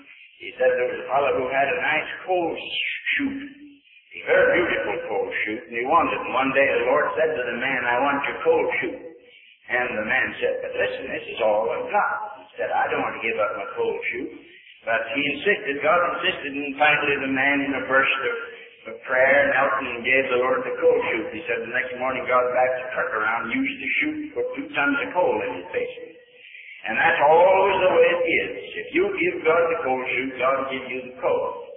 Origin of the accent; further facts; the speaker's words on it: Pennsylvania, United States; born there; I called so many places home, I don't remember where home is, but I was born in Pennsylvania.